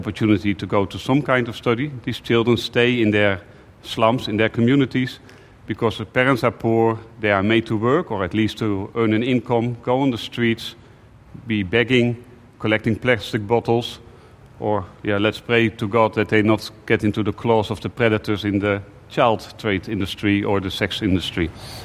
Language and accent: English; Netherlands; And here I am, I'm from Holland, you know.